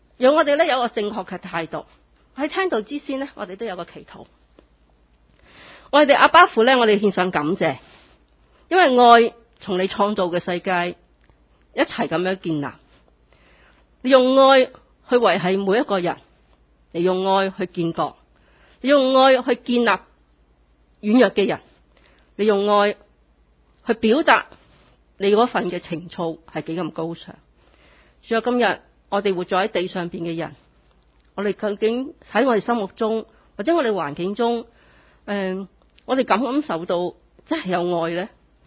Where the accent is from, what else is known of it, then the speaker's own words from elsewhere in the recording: China; 即系话我系中国人讲中文啊，我讲广东话嘅